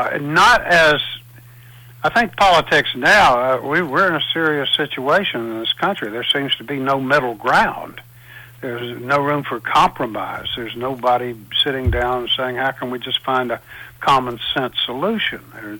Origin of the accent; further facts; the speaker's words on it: the South, United States; And as a Southerner, I was involved in the civil rights movement.